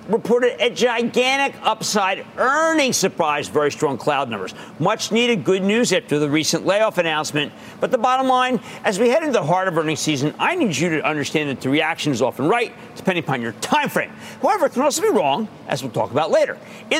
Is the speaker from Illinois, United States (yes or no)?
no; New Jersey, United States; Bill in my home state of New Jersey.